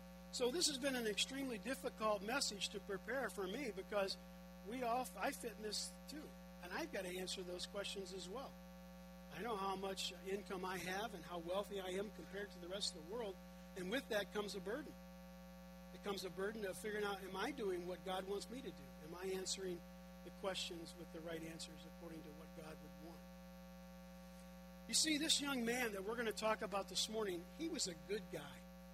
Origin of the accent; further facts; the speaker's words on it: United States; born there; But I was born here in the United States of America, and that is a blessing.